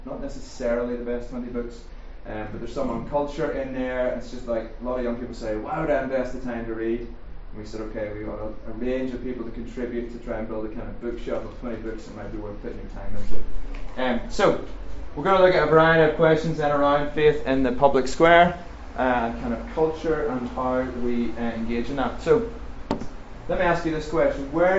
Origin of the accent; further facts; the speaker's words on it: Northern Ireland, United Kingdom; accent: Northern Irish; It's not my first language either, English, as you can tell. Northern Irish is, just for the joke there.